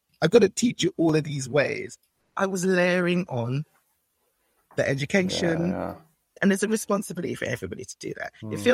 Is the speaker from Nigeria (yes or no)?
yes; Nigeria; I'm laughing because I bought T-shirts about being Nigerian because we got a reputation in terms of being real drivers and entrepreneurs.